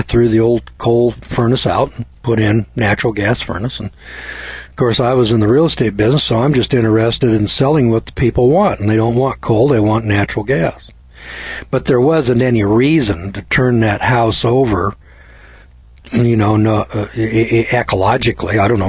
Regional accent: California, United States; also born or lived in Boise; I was from California, so I'd never seen coal before in my life

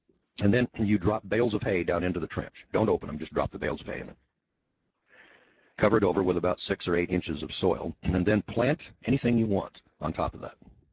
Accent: Rust Belt, United States; I'm a snowbird from the Rust Belt

